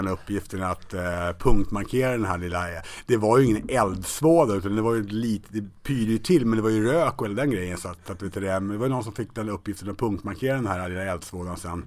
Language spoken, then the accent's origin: Swedish; Stockholm, Stockholm County, Sweden; accent: standard Swedish; Jag kommer från Stockholm. Inte speciellt svårt att lista ut det med min rikssvenska dialekt. Ja. Men Stockholm, Gröndal, och sen har jag varit lite överallt.